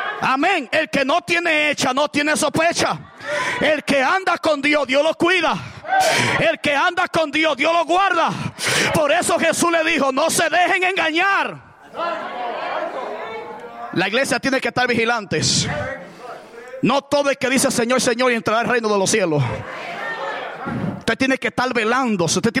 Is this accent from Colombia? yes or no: no; Dominican Republic; Yo vengo de un campo de la República Dominicana.